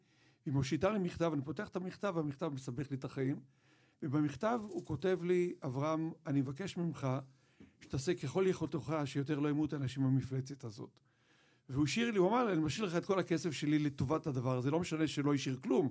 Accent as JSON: {"language": "Hebrew", "country": "Mexico", "tie": "born or raised there", "said": "זורמת לי בדם הספרדית הזאת, כן, גדלתי במקסיקו. אז בעצם חזרתי למקסיקו, והייתי שם 4 שנים"}